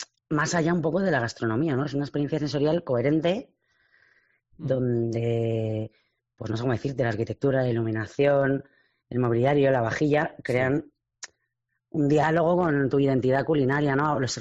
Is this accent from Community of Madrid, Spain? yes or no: yes; Madrid, Community of Madrid, Spain; moved away as an adult; Pues comenzamos un poco por casualidad, yo soy de Madrid.